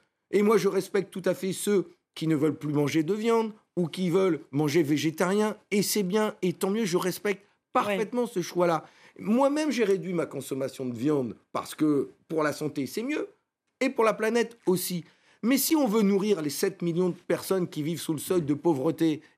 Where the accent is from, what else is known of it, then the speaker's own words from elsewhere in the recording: Hauts-de-France, France; Moi, je vis dans mes terres du Nord, je sais d'où je viens, je suis un ch'ti.